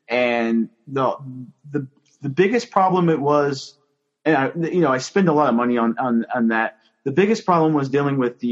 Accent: Virginia, United States; So I'm from the Northern Virginia area.

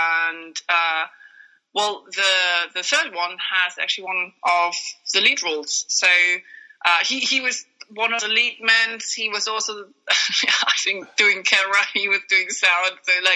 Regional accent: Germany; English is a second language; Since I'm from Germany, I kind of just shot certain scenes in Germany when I moved, when I was just on holiday for a month.

